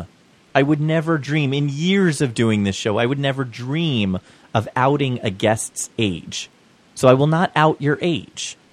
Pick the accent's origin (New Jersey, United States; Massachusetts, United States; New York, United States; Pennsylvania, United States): New York, United States; Manhattan; as we've established, we're both from Manhattan.